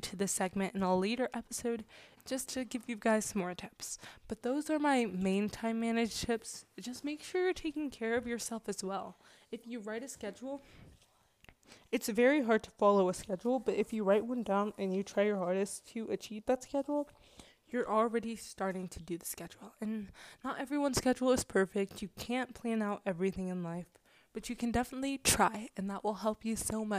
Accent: North Carolina, United States; I am actually from North Carolina, and I have family in South Carolina

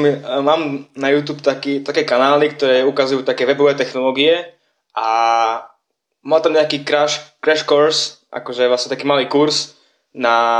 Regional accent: Komárany, Prešov Region, Slovakia; now in Brno, Czechia; mám 20 rokov a pochádzam z dedinky na východe Slovenska, Komarany. Vyštudoval som strednú v Prešove a teraz aktuálne študujem vysokú v Brne na Masarykovej univerzite.

